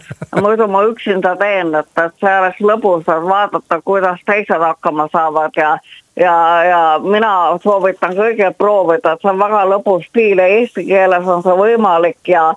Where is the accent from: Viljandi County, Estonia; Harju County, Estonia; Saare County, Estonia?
Harju County, Estonia; Tallinn; mina kahjuks ise olen Tallinnast ja muu keelt ei oska.